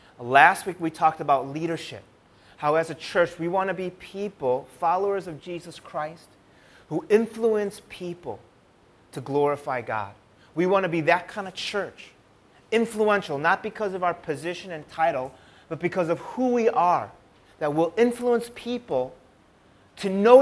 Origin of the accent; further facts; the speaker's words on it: Michigan, United States; now in Indonesia; We came from the United States, from a state called Michigan